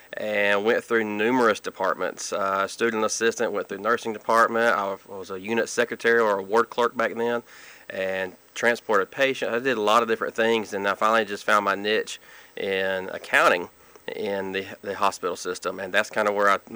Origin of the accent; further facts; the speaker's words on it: Douglas, Georgia, United States; I grew up in a little town called Douglas, Georgia, down in South Georgia.